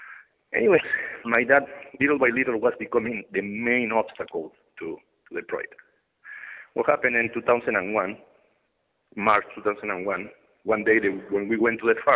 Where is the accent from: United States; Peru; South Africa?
Peru; Tambo Grande, Piura; now in Canada; I am from Peru, but I am Canadian too, right?